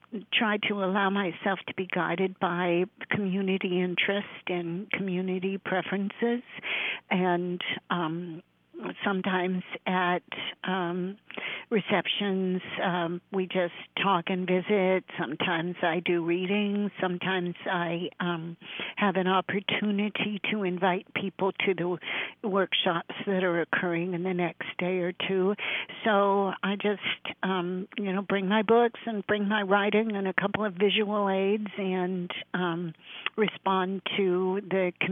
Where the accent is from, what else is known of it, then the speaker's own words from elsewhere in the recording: Alaska, United States; I think being born and raised in Alaska, although influential in, you know, the person I became